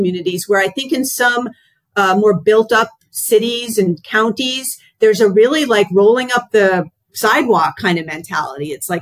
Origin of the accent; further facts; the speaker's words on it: Vermont, United States; I'm from Vermont originally. Vermont would pay you $10,000 to come move to Vermont because they weren't getting anyone to move to Vermont.